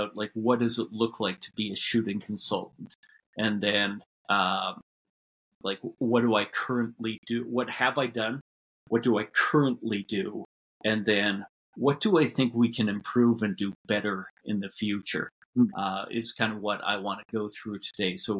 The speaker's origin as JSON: {"language": "English", "town": "Calgary", "region": "Alberta", "country": "Canada", "tie": "born or raised there", "said": "My step just before that was working with the University of Calgary men's basketball team in my hometown."}